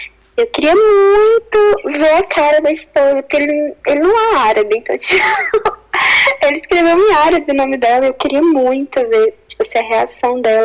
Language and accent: Portuguese; Belo Horizonte, Minas Gerais, Brazil; Eu sou aqui de BH, né, de Minas Gerais.